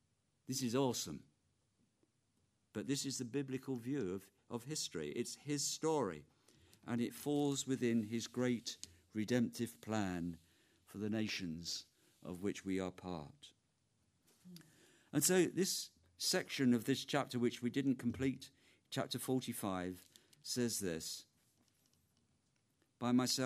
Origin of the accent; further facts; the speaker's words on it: London, United Kingdom; I'm a Londoner, and I was born within about 5 miles of where we are here. I'm a local guy.